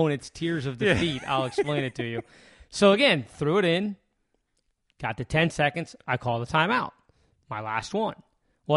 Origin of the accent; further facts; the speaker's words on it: Alexandria, Virginia, United States; So I was born here in Alexandria. I'm a Fairfax County kid from the day I was born.